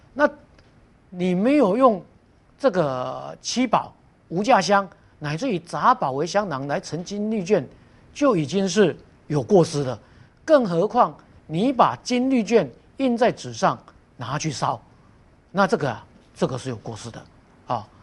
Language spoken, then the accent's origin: Chinese; Taiwan; 那这个是盛行于这个中国还有我们台湾这边呢